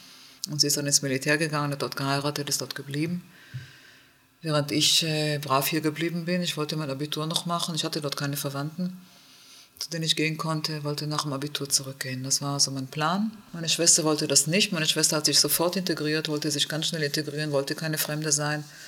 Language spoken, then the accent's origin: German; Israel; Und ich war aus Israel natürlich Koedukation gewöhnt und Hose war gar kein Thema.